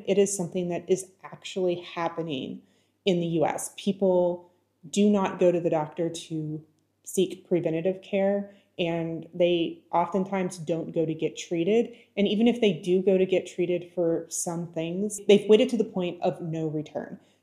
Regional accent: Tennessee, United States; We're from Tennessee, and that is the minimum wage in Tennessee, $7.25 an hour.

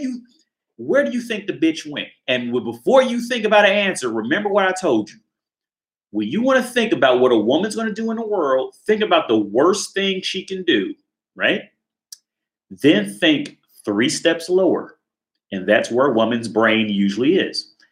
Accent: Cincinnati, Ohio, United States; Because like I said, when I'm from Cincinnati, and I went to a trashy high school, so I've seen a lot of trashy shit.

